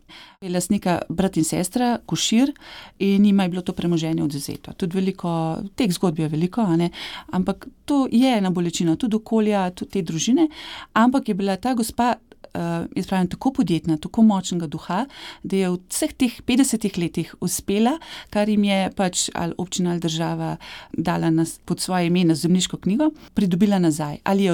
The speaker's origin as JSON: {"language": "Slovenian", "town": "Škofja Loka", "region": "Upper Carniola", "country": "Slovenia", "said": "Prihajam iz Škofje Loke, torej srednjeveškega mesta, slikovitega mesta"}